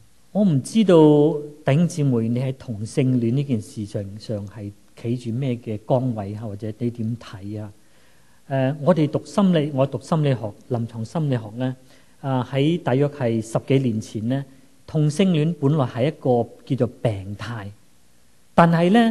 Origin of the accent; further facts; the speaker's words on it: Guangdong, China; 我们就不要像我广东人想吃乳鸽很贵的